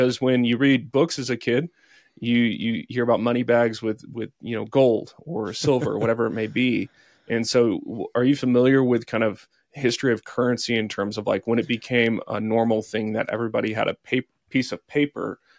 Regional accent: Texas, United States; because I'm a history kind of nerd and I'm from Texas

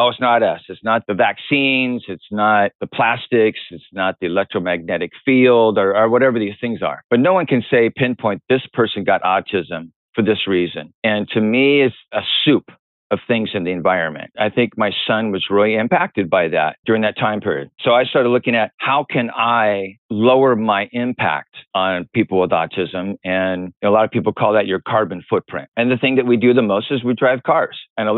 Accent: San Diego, California, United States; I grew up in San Diego. It's a very beautiful outside place.

